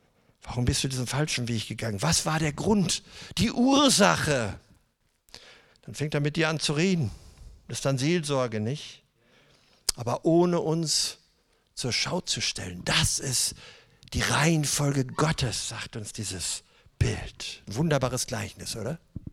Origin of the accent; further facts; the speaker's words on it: Northern Germany, Germany; aber ich sage mal als Norddeutscher